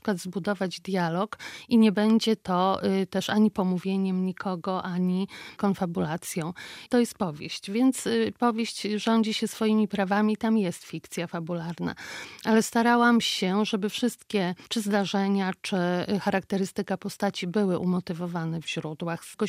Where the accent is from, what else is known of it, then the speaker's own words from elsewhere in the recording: Łapy, Podlaskie Voivodeship, Poland; jako mieszkaniec Łap, z których z kolei ja pochodzę, z którym jestem związana